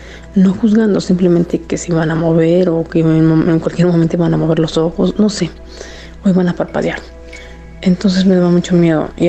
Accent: Mexico City, Mexico; now in Tehuacán, Mexico; Soy de la Ciudad de México, pero estoy radicando actualmente en Tehuacán, Puebla.

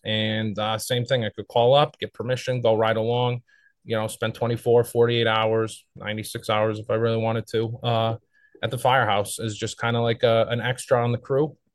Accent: Shorewood, Wisconsin, United States; I grew up in Shorewood, Wisconsin, and we went to the firehouse for a visit.

